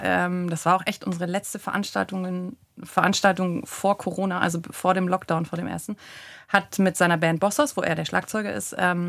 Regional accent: Bavaria, Germany; ich komme ja aus Bayern.

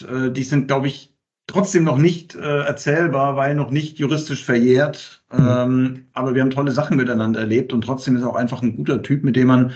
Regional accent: Nuremberg, Bavaria, Germany; Ja, ich komme aus Nürnberg

